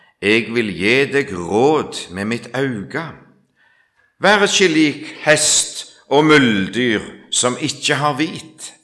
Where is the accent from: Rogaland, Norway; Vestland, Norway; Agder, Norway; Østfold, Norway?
Rogaland, Norway; accent: Ryfylke dialect; for jeg har en dialekt som er ganske grov fra Ryfylke.